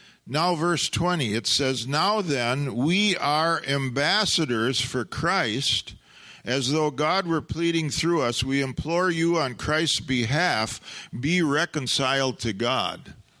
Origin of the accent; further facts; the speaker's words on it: United States; born there; I am glad I was born in America. I'm glad I'm a citizen here.